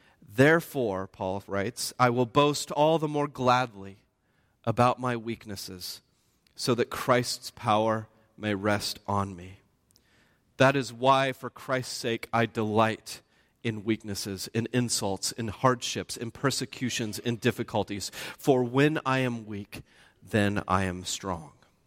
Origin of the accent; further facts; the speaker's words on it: Oklahoma, United States; I grew up in Oklahoma.